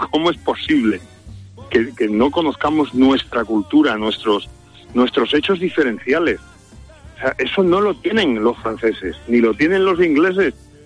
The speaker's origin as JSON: {"language": "Spanish", "country": "Spain", "said": "a mí me parece increíble cómo somos los españoles"}